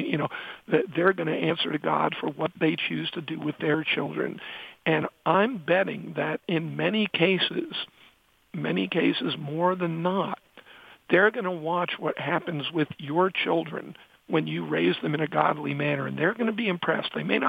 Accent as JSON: {"language": "English", "town": "New York City", "region": "New York", "country": "United States", "said": "I'm from Manhattan, and, you know, in New York we have an expression"}